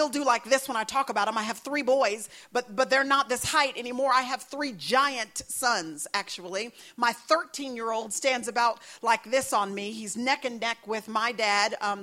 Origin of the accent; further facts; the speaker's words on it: Texas, United States; And I don't know where you are from, but we're from Texas.